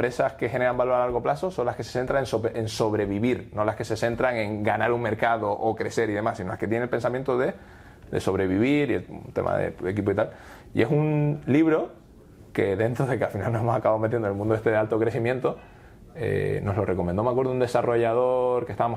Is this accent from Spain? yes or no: yes; Las Palmas, Canary Islands, Spain; De Las Palmas, tengo, he vivido siempre a las afueras de Las Palmas, en Tafira, ¿no? Y después también tenemos una casita pequeña en el sur, en Pasito Blanco